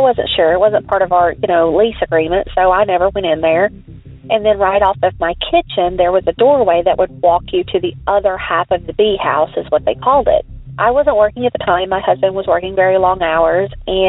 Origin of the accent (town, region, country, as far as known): Long Beach, California, United States